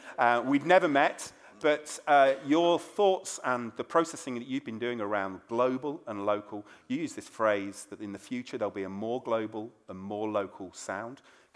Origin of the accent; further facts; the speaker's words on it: United Kingdom; And I, as a Brit, we're at the beginning of this phase, I believe.